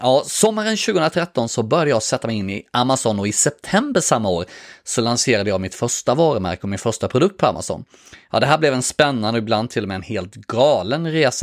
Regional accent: Värnamo, Jönköping County, Sweden; moved away as an adult; also born or lived in Stockholm, Sweden; min hemstad Värnamo. Det var mina gamla föräldrar som hade fått alldeles för lite tid av mig sedan jag flyttade till Stockholm direkt efter studenten.

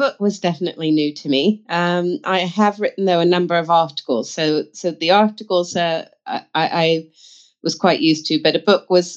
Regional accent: Texas, United States; moved away as an adult; now in London, United Kingdom; So, yes, I grew up in the States, in Texas. My family's from Florida, but I've lived here in London now for 24 years.

